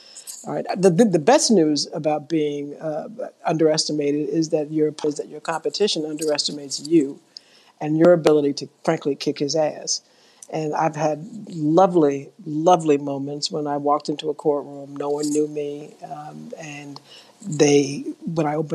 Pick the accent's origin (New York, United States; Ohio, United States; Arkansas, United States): New York, United States; I grew up in New York, in the South Bronx, in the projects, and I have two older brothers